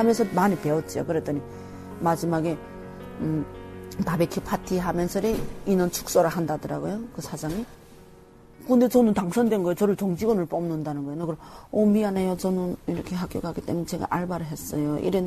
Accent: North Korea; now in South Korea; 저는 북한에서 왔어요.

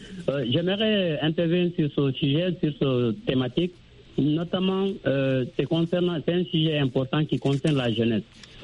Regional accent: Guinea; now in Libreville, Gabon; Quand je suis chez moi en Guinée-Conakry, je ne suis pas à l'aise.

